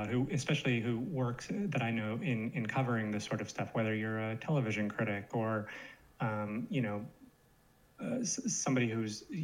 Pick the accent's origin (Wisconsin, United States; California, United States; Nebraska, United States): California, United States; Los Angeles; One thing that was fortunate growing up in Los Angeles is the big famous bookstore in Pasadena is Vroman's.